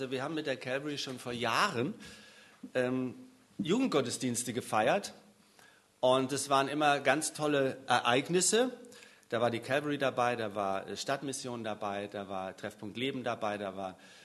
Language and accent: German; Saarland, Germany; ich bin eigentlich aus dem Saarland, bin verheiratet, eine Tochter, die ist 21